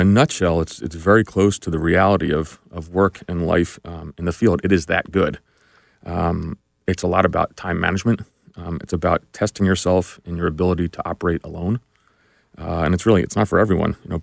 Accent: New Jersey, United States; I grew up in New Jersey, just really a regular middle-class kid

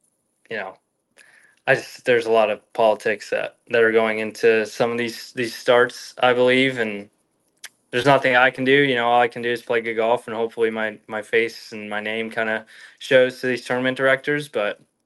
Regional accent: Los Angeles, California, United States; Genesis in LA, where I grew up in California.

